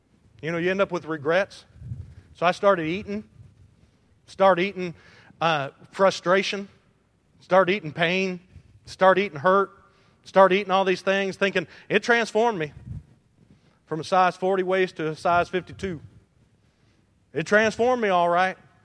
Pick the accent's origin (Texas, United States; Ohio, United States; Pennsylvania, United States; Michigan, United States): Michigan, United States; Detroit; I don't know much about auto mechanics, even though I'm from Detroit.